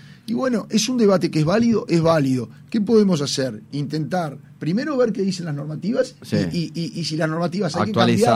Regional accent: Parque del Plata, Canelones, Uruguay; porque históricamente yo me crié en Parque del Plata y voy y está ahí

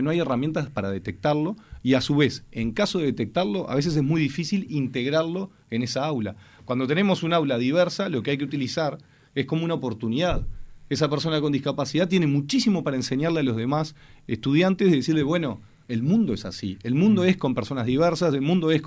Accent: Uruguay; Nosotros, como uruguayos, tenemos en nuestra cabeza Buenos Aires

